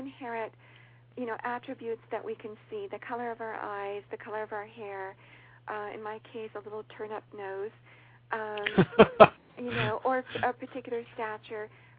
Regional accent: California, United States; I grew up here in Southern California.

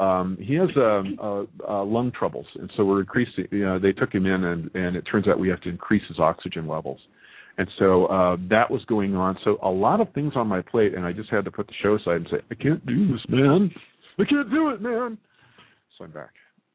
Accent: Scotland, United Kingdom; Paul, I'm Scottish like you.

